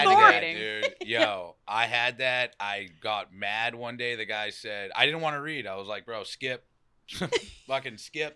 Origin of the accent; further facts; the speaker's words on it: Massachusetts, United States; accent: Boston; grab a reading and turn on my Boston accent, you know what I mean?